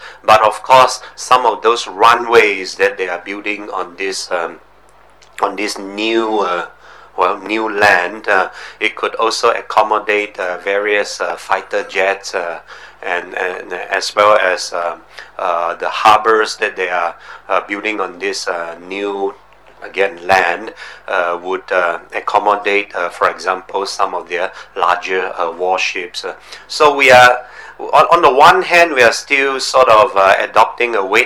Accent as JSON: {"language": "English", "region": "Sabah", "country": "Malaysia", "tie": "born or raised there", "said": "Kota Kinabalu is the capital of Sabah, Malaysia's easternmost state, and which happens to be my home state as well."}